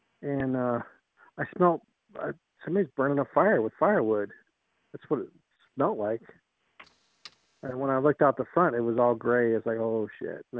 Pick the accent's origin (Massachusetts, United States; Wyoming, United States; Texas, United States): Wyoming, United States; moved away; that I'm from Wyoming. That was 2006 when I moved up here